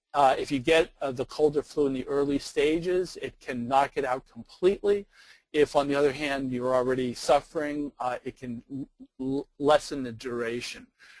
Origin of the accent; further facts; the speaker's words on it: New York City, New York, United States; I grew up in New York City in the 60s and 70s